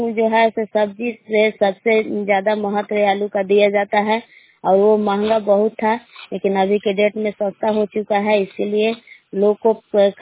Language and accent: Hindi; Belaon, Bihar, India; मैं ग्राम बेलाव जिला कैमूर भभुआ के निवासी हूँ।